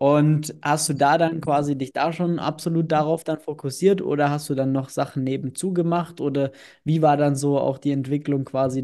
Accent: Bavaria, Germany; ich komme aus dem Allgäu, das heißt, in den Bergen unterwegs zu sein, das kenne ich auch irgendwo her

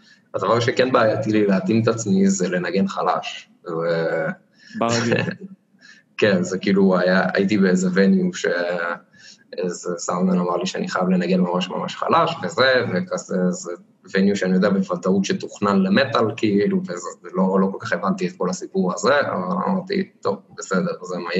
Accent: Modi'in, Central District, Israel; במקור ממודיעין, רוב החבר'ה עדיין גרים ממודיעין

